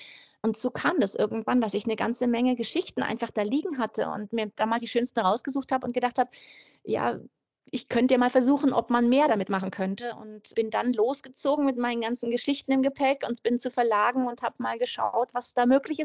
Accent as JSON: {"language": "German", "town": "Munich", "region": "Bavaria", "country": "Germany", "tie": "born or raised there", "said": "da, wo ich aufgewachsen bin, mitten in München in einer Straße"}